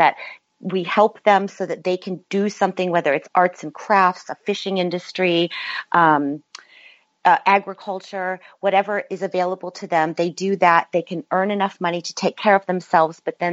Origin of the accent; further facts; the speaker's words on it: Wooster, Ohio, United States; moved away as an adult; now in Los Angeles, United States; I'm a woman from Worcester, Ohio. You know, I I live in Los Angeles now, and I have for over 30 years.